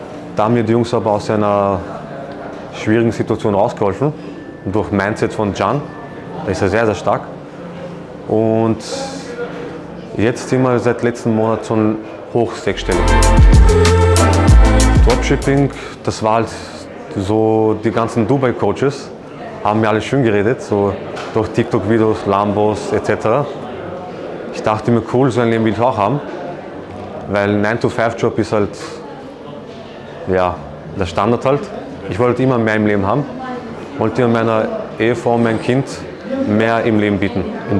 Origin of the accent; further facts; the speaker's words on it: Austria; Ich komme aus Österreich